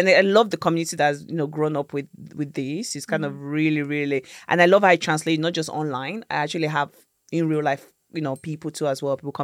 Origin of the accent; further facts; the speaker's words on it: Croydon, London, United Kingdom; also born or lived in Nigeria; So I'm always kind of like saying Nigeria. But when I'm in the UK, I just say London. I come from London, which is Croydon. Yeah, I grew up in Croydon.